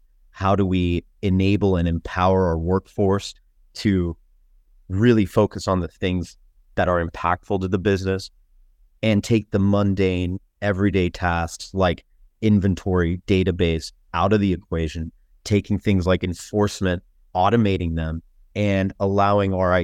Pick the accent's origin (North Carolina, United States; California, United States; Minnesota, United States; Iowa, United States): California, United States; Mountain View; growing up in the Bay Area, I was very fortunate.